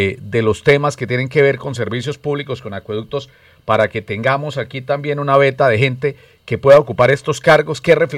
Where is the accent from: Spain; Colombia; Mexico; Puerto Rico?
Colombia; en primer término hay que decir que somos colombianos